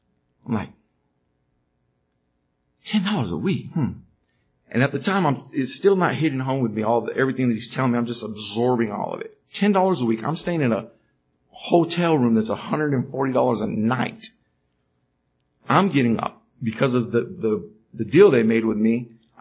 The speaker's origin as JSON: {"language": "English", "country": "United States", "said": "He was explaining to me that I'm American, so everyone's going to expect me to have money."}